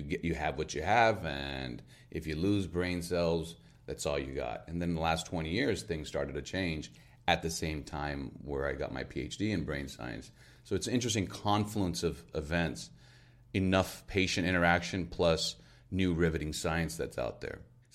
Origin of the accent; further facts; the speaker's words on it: Los Angeles, California, United States; I'm from Los Angeles.